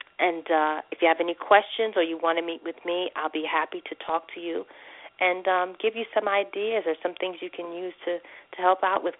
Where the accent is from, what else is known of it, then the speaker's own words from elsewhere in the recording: New York, United States; now in Las Vegas, United States; You know, I'm from New York. I'm here in Vegas.